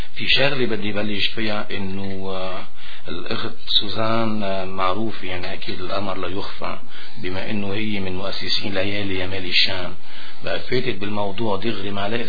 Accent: Lebanon; بملء النهرين بلبنان بتكون ضيعتي يعني اسمها سلفية. هلا أنا جاي من عائلة منا ميسورة، أنا صغير بعائلة مؤلفة من ثلاث بنات ومن ثلاث صبيان، كان عمري 19 سنة

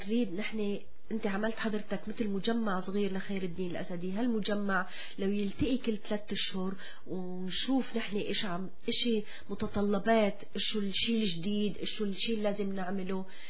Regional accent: Aleppo, Aleppo Governorate, Syria; moved away; طبعا نحن كحلبية أو كسوريين صرنا كمان ننقب وراك

